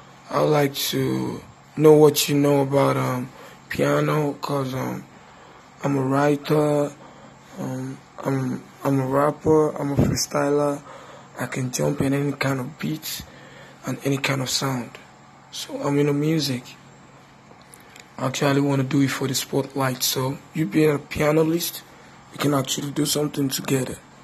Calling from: Lagos, Nigeria; English is a second language; I'm not from the States. I'm calling you from Nigeria. Lagos, Nigeria.

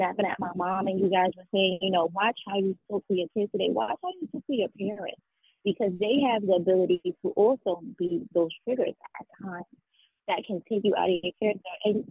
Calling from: New York City, New York, United States; I'm calling from New York City.

